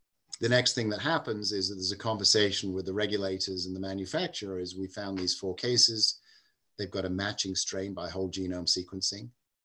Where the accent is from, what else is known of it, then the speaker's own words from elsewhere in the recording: England, United Kingdom; I grew up in England, which is what we used.